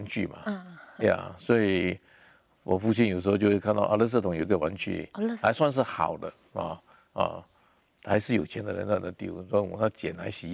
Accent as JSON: {"language": "Chinese", "country": "Singapore", "said": "对，我是新加坡人。"}